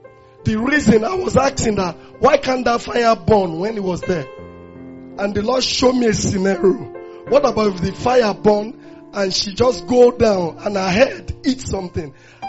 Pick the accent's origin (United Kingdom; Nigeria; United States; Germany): Nigeria; we don't need visa, even as a Nigerian, to come to Cyprus in those days.